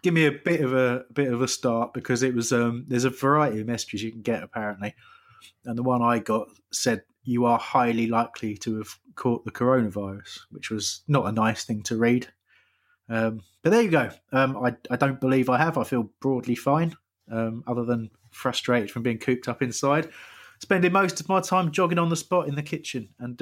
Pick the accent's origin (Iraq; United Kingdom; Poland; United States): United Kingdom; Crawley, South East England; I'm from Crawley, but I cannot emphasise enough how little I care for them.